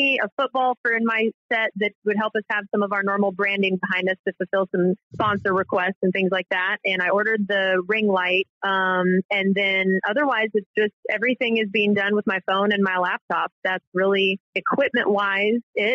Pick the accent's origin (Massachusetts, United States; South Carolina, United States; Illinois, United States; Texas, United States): Texas, United States; Dallas; I mean, I grew up in Dallas, so at least I'm not a bandwagoner, but I definitely was a Cowboys fan growing up.